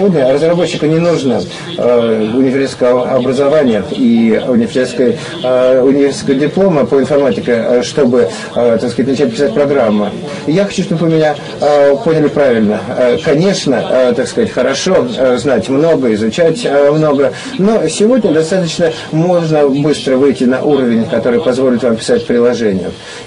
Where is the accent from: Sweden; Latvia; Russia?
Sweden; Russian is a second language; Я сам из Швеции.